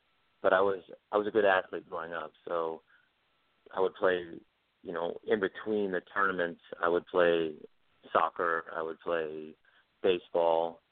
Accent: Michigan, United States; I grew up in Michigan, and quite funny is that Michigan actually has a ton of players that went on to become very good professionals.

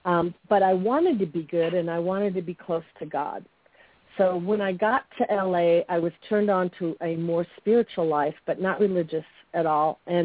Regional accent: Chicago, Illinois, United States; moved away as an adult; now in Los Angeles, United States; I was born in the U.S. after all, but, you know, I was born in Chicago, and I lived there until after high school. After high school, I hitchhiked out to L.A.

